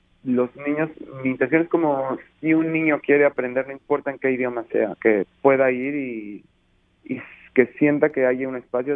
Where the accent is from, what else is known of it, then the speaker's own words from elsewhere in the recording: Mexico; now in Montreal, Canada; de donde yo vengo de México, es una zona turística.